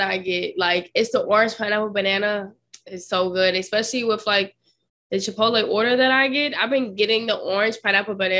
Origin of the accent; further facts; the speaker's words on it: Maryland, United States; Maryland.